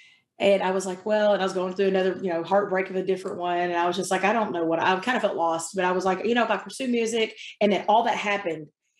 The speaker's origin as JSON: {"language": "English", "region": "Arkansas", "country": "United States", "said": "I mean, I was from Arkansas. You didn't have the internet back then."}